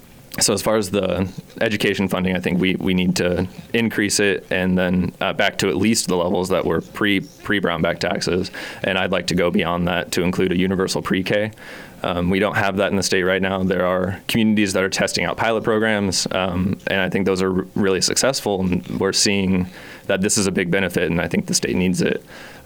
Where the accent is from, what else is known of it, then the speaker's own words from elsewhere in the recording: Topeka, Kansas, United States; So I grew up here in Kansas, Topeka native